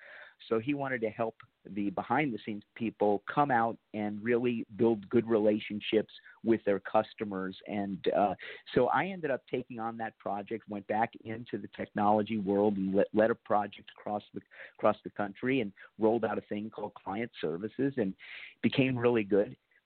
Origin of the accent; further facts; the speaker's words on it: Florida, United States; I grew up in South Florida and became a Florida Gator in the 70s, so go Gators.